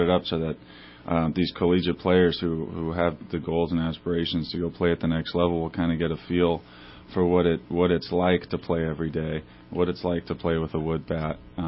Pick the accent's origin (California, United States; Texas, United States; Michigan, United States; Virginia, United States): California, United States; Marysville; I know I'm from Marysville, and the Marysville Gold Sox have been playing in the Horizon Air